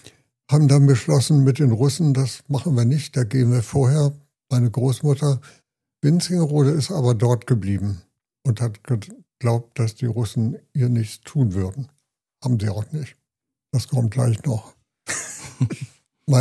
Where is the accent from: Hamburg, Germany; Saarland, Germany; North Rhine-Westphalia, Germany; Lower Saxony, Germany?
Hamburg, Germany; also born or lived in Eichsfeld; Also ich bin dann eigentlich in Hamburg aufgewachsen.